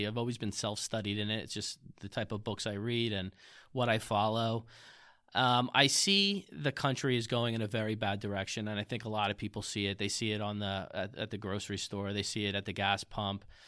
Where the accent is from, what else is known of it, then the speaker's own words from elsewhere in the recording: Catasauqua, Pennsylvania, United States; I grew up in the Lehigh Valley. I lived in Catasauqua virtually all my life.